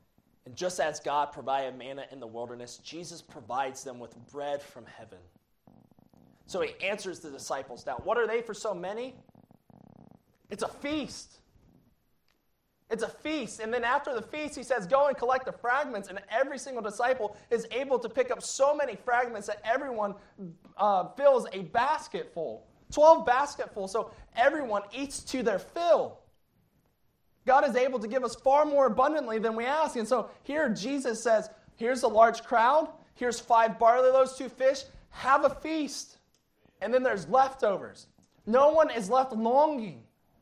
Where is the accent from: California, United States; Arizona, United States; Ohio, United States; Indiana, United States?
Ohio, United States; I'm from Ohio, so...